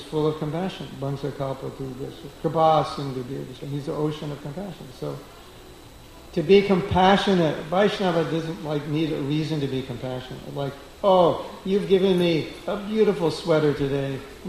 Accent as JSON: {"language": "English", "region": "California", "country": "United States", "tie": "born or raised there", "said": "And I grew up near Beverly Hills, and so I had friends there, and I knew what it was like."}